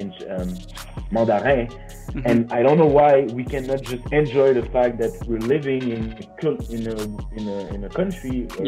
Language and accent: English; France; first language French; English is a second language; And myself, I was born French. My father is French. My mother is Asian. So I grew up in French. Yeah, I learned English